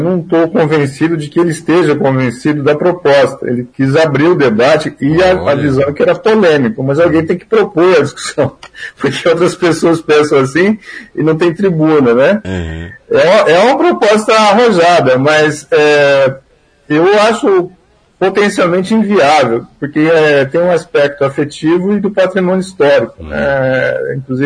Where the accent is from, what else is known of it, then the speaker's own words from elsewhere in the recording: Paraná, Brazil; Eu cresci na Vila Operária. A quadra em que eu morava, Jus, lá no fim da Vila Operária, na última rua, na rua Itapura